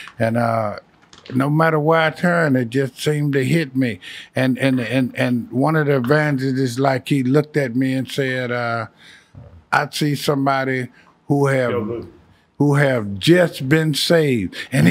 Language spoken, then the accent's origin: English; Chicago, Illinois, United States; also born or lived in California, United States; You know, like I said, I'm from Chicago. So in 85, I left California, went back to Chicago.